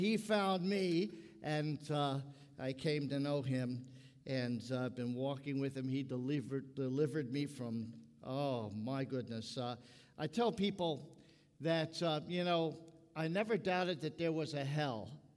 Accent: Brooklyn, New York, United States; accent: Brooklyn; you might detect my Brooklyn accent. And it comes out every now and then, especially when I have a cup of coffee that kind of comes out.

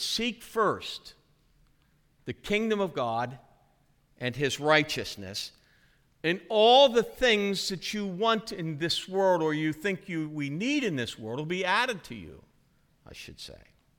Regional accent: Phillipsburg, United States; I'm from Phillipsburg, they're from Williamsport.

